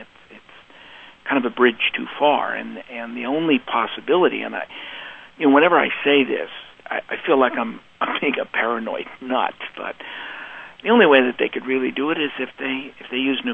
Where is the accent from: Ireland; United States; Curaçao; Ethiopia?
Ireland; Look, I'm Irish.